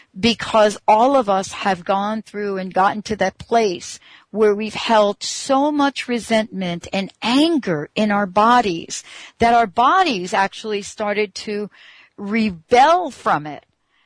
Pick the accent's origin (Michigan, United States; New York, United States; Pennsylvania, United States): New York, United States; because I'm actually from New York. I was born in New York.